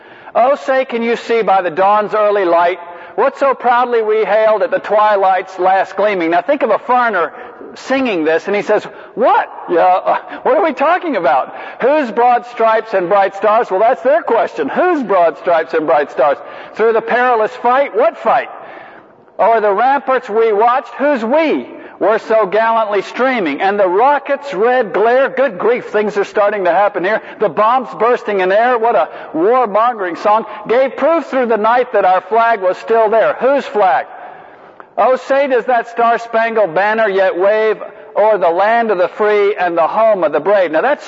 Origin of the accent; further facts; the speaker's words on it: Savannah, Georgia, United States; I'm from Savannah, you know.